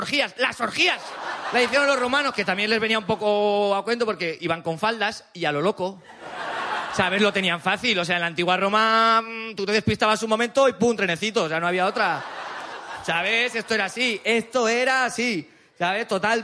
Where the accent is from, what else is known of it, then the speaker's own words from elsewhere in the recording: Aragon, Spain; Cuando actúo por Cataluña, a veces tengo que explicar que vengo de Aragón, tengo que explicar qué es Aragón